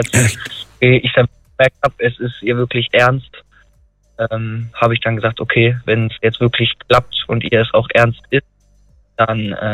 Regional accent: Wuppertal, North Rhine-Westphalia, Germany; Ich komme aus Wuppertal.

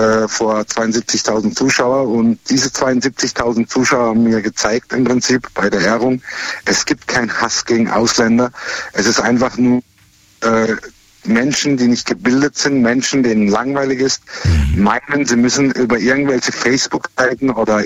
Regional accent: Germany; born there; Ich bin ein getürkter Deutscher. Ich bin in Deutschland geboren und bin Deutscher mit türkischem Blut, ja.

